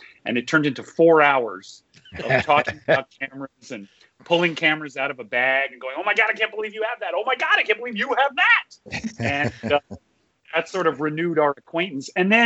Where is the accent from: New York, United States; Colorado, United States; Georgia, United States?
Georgia, United States; Atlanta; Well, I grew up in Atlanta, Georgia. I'm a redneck intellectual like Mike Gutterman.